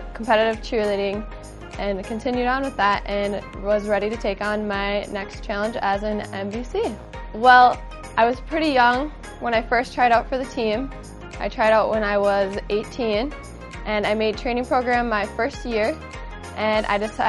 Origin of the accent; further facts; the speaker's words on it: Blaine, Minnesota, United States; this is my rookie season, and I'm from Blaine, Minnesota.